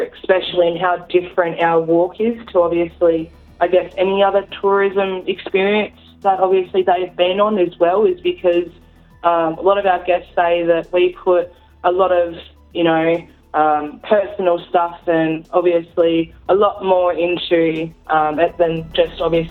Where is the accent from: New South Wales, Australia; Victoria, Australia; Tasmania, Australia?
Tasmania, Australia; Cape Barren Island; I was born and raised over in Cape Barron Island as well, so I obviously had a little bit of influence of understanding my culture and things like that with my nan